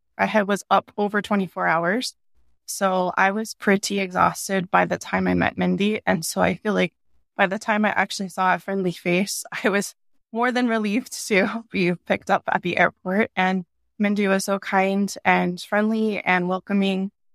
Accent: California, United States; I'm originally from California, so moving to Maui was a huge change in life and experiences.

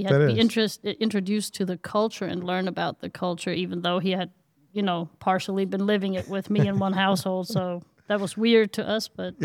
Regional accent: Berlin, Germany; English is a second language; moved away as an adult; now in Mississippi, United States; I was born and raised in Berlin, usually member of the state church, the EKD. And I moved to the United States for an exchange year. And then later on, I married and moved to Mississippi.

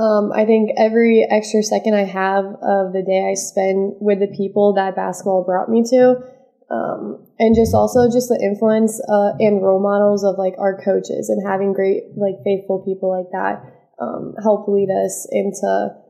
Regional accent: St. Louis, Missouri, United States; I'm from St. Louis, Missouri, and I go to Concordia University, Nebraska.

